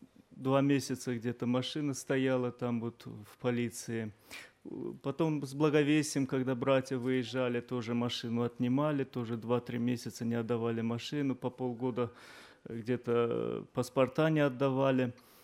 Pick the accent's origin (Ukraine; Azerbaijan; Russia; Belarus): Azerbaijan; Sumqayit; я из Азербайджана, город Сумгаит